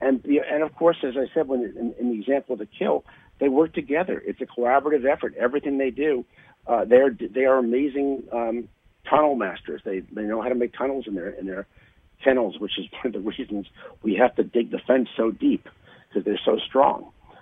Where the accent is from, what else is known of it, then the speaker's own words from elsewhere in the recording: Brooklyn, New York, United States; I know you're on the East Coast, and I'm from Brooklyn